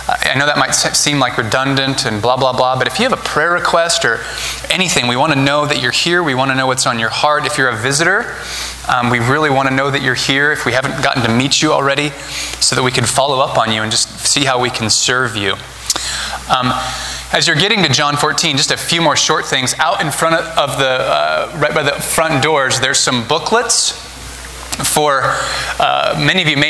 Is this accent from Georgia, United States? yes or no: no; Oregon, United States; also born or lived in Idaho; as Carrie and I have moved back to Oregon. We grew up in Oregon.